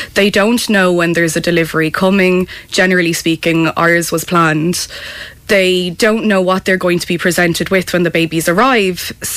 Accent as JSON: {"language": "English", "town": "Dublin", "region": "Leinster", "country": "Ireland", "said": "we're both originally from Dublin"}